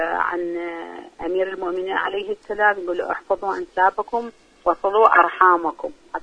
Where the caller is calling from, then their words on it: Najaf, Najaf Governorate, Iraq; من العراق من النجف